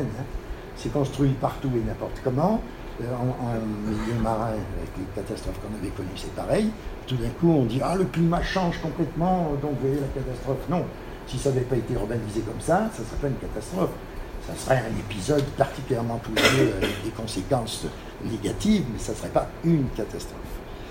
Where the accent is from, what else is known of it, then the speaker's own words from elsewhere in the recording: Auvergne-Rhône-Alpes, France; moi je dis pas je suis Grenoble, je dis je suis de Chartreuse, ça marche.